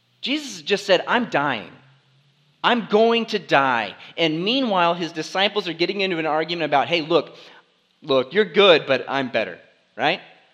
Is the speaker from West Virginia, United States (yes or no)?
yes; West Virginia, United States; I'll be honest. I grew up in West Virginia, so anytime I hear like thunder, I think of … like thunder